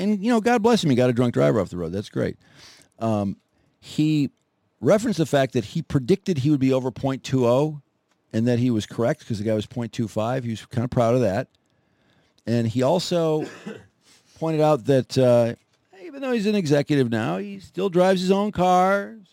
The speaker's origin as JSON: {"language": "English", "town": "Ferndale", "region": "Michigan", "country": "United States", "said": "Charlie Duff's here from the Fox Network. Jay's here from Plymouth. … from Ferndale."}